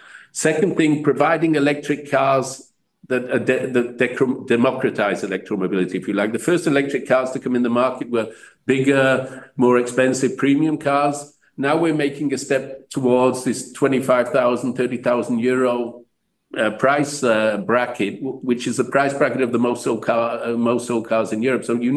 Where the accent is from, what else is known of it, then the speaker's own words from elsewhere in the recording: Manchester, North West England, United Kingdom; back to my hometown of Manchester, which is going to be the best one for me.